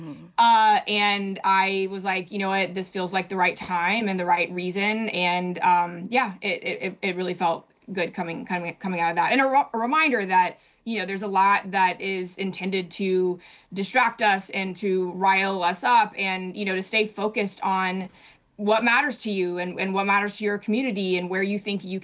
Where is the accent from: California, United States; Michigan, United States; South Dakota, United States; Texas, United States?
California, United States; Oakland; it's such a special place for me and formative place for me in terms of being born and raised in Oakland and being very proud of that.